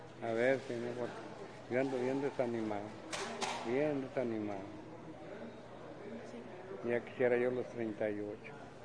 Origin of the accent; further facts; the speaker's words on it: Mexico; Y... somos mexicanos, ¿verdad?